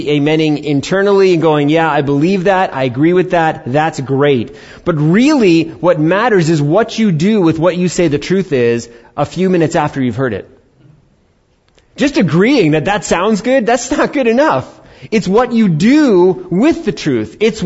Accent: New York, United States; also born or lived in Arizona; Now in Arizona, they don't salt the roads like they did in the East Coast, like when I was raised in New York.

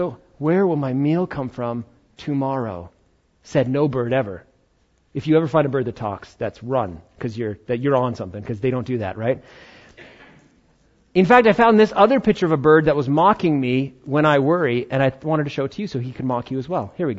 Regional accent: New York, United States; I'm not a farmer. I came from New York. I'm born there. I don't know anything about farming.

